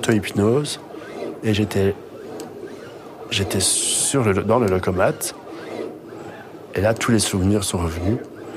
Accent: Charleroi, Wallonia, Belgium; Là où j'ai grandi à Charleroi, le bus était toutes les heures

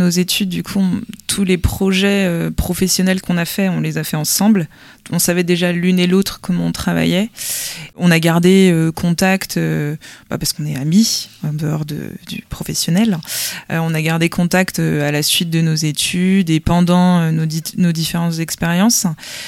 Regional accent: Paimpol, Brittany, France; Donc moi, je viens de Paimpol, donc c'était vraiment le rendez-vous.

